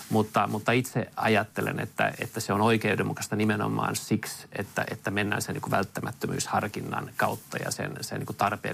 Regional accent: Kirkkonummi, Uusimaa, Finland; also born or lived in Helsinki; olen itse asiassa ihan ensimmäiset 2 vuotta elänyt Helsingissä, mutta koko lapsuuteni elänyt Kirkkonummella ja niillä samoilla kulmilla. Lapseni käyvät samaa koulua, missä mäkin kävin pienenä.

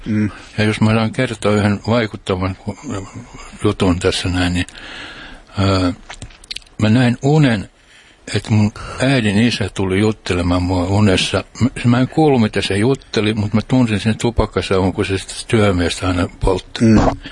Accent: Porvoo, Uusimaa, Finland; also born or lived in Helsinki; Kun faija lähti Ruotsiin, mä olin 2,5-vuotias, niin mutsi jäi yksinhuoltaja siihen aikaan, oli aika vaikea. Niin se lähetti mut Porvoisen mummuun ja mufan luo.

